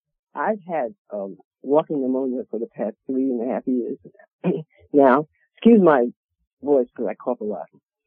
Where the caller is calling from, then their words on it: Orlando, Florida, United States; Orlando, Florida.